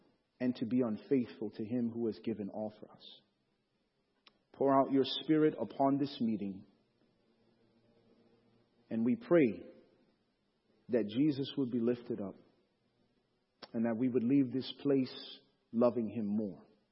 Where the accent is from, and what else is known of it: Chicago, Illinois, United States; born or raised there